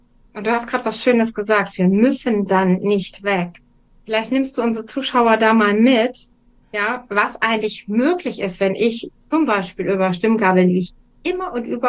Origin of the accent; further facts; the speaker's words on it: Germany; Ich komme aus Deutschland. Wir haben ja hier eine große Flucht aus dem Land.